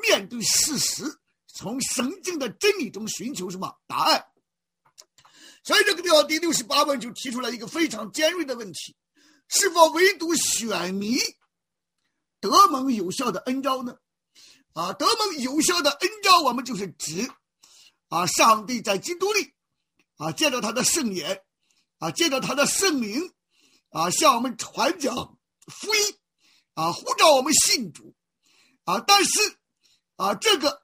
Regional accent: Shandong, China; 我从小在山东长大在农村长大

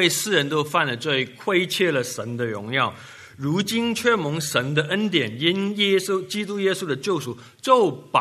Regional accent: Taiwan; also born or lived in Hong Kong / United States; 我在香港出生，台湾长大，在美国住了最久，所以说口音都混杂在一起

